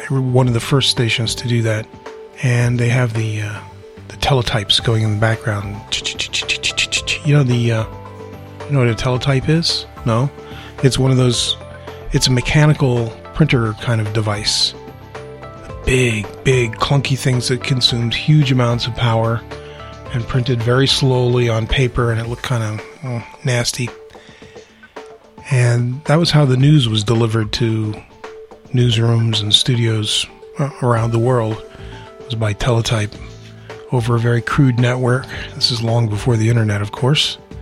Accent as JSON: {"language": "English", "region": "New Jersey", "country": "United States", "tie": "born or raised there", "said": "when I was a little kid growing up in Jersey"}